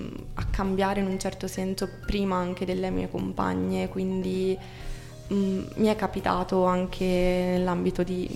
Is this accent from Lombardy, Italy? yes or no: yes; Sesto San Giovanni, Lombardy, Italy; now in Perugia, Italy; E mi sono trasferita a Perugia per l'università, quindi ho fatto qui l'università. In realtà appunto vengo da Sesto San Giovanni, vicino a Milano.